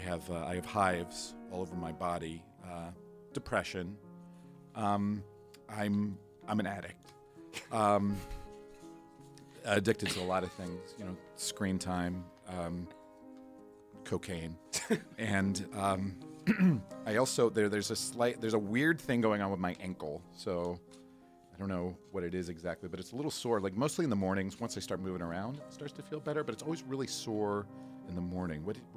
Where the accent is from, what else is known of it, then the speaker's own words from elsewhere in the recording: Sherman Oaks, California, United States; Sherman Oaks.